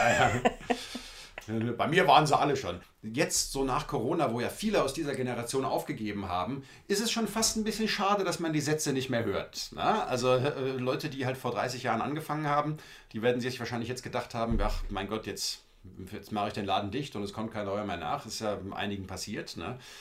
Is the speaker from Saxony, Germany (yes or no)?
no; Frankfurt, Hesse, Germany; Ich bin in Frankfurt am Main aufgewachsen